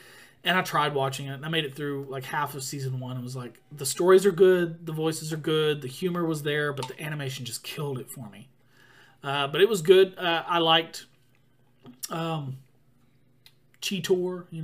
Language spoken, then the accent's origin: English; Lubbock, Texas, United States; is from my hometown of Lubbock, Texas.